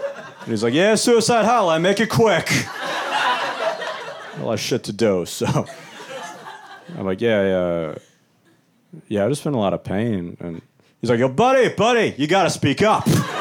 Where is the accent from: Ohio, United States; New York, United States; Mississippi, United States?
New York, United States; New York City; I'm from New York City. That's just not the place to deal with that, you know?